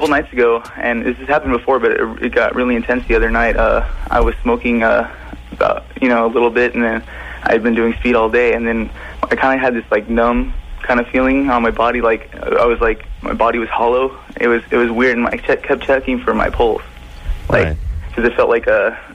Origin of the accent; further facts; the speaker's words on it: Harbor City, California, United States; I'm from Harbor City. It's in L.A.